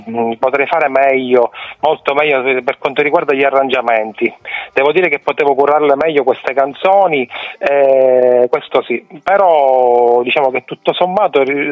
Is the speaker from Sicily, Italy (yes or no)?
yes; Sicily, Italy; accent: Sicilian Palermitan; la mia cadenza un po' siciliana palermitana, questa un pochettino mi penalizza, magari un poco più melodica